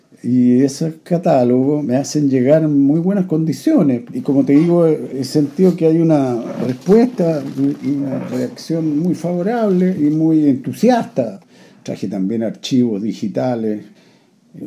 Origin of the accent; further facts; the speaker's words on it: Santiago, Santiago Metropolitan, Chile; en Santiago, en La Reina. Es muy importante para mí La Reina, porque cuando yo nací, La Reina era como campo, era un suburbio que estaba muy mezclado socialmente. Había gente muy pobre, había clase media como nosotros.